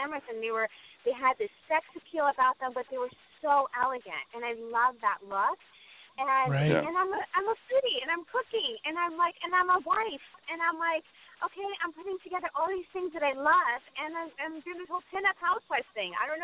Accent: Thousand Oaks, California, United States; I grew up in like mostly Wessex Village, Thousand Oak

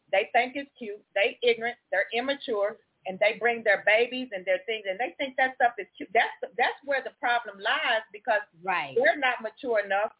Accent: Texas, United States; because I'm from Texas. We were listening to the Houston rappers.

